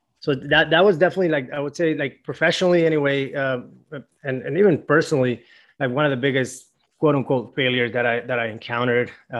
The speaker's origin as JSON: {"language": "English", "country": "Venezuela", "tie": "born or raised there", "second_language": "English", "moved": "yes", "lives_now": "United States", "said": "So born and raised in Venezuela, moved to the United States in 2010."}